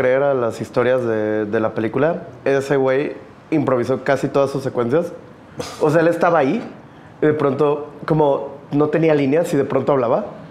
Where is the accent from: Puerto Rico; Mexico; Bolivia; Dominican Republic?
Mexico; Yo dije, no, eso es como niño mexicano de los 80s.